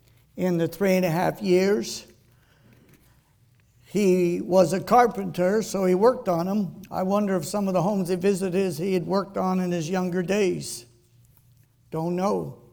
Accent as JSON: {"language": "English", "town": "Ventura", "region": "California", "country": "United States", "tie": "born or raised there", "said": "I was just shocked to find out how much that little house sold for that I grew up in Ventura."}